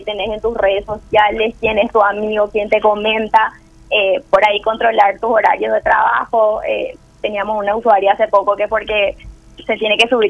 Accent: Paraguay; tiene mucho que ver con nuestra cultura como paraguayos

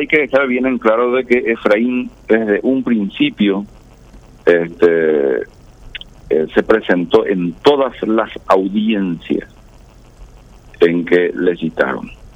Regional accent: Paraguay; como paraguayos no podemos permitir

